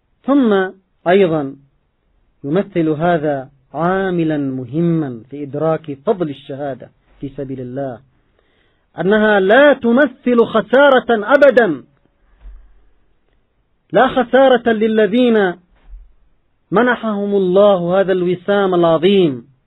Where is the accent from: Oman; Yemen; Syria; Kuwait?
Yemen; نرى ثماره ونرى نتاجه في هذا الزمن عندنا في اليمن